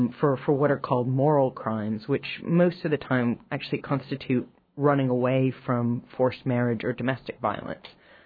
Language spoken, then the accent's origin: English; Juneau, Alaska, United States; now in Kabul, Afghanistan; I grew up in Juneau.